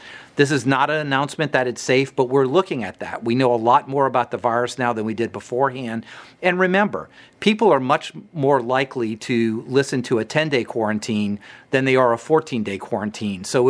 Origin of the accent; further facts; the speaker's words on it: Louisiana, United States; I'm a Cajun, we'd have 10 people in the kitchen cooking for 12 hours.